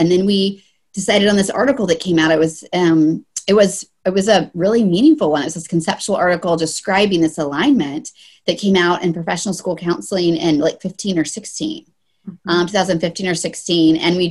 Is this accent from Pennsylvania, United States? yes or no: no; Virginia, United States; I'm from Virginia. Jen's from Wisconsin. Peg is from Connecticut.